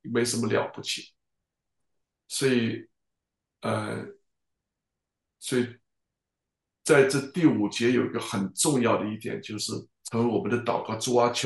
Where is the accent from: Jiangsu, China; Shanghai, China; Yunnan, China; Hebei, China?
Hebei, China; Baoding; 我的名字在多少年前，二三十年前就在我的老家河北保定就已经被摆在那里了